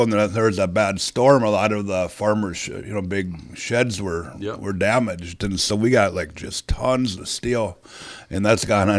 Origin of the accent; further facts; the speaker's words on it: Madison, Minnesota, United States; Well, I grew up in Madison from the age I was 2. Now we moved from Minneapolis, and then graduated from Madison High School